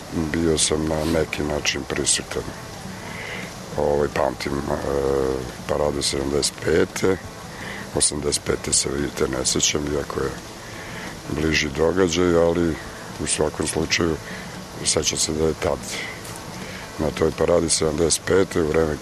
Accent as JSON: {"language": "Serbian", "region": "Belgrade", "country": "Serbia", "tie": "born there", "said": "Ja sam rođen u Beogradu i rođen sam na, izgleda na dan kada je umro Stalin, 3.3.53."}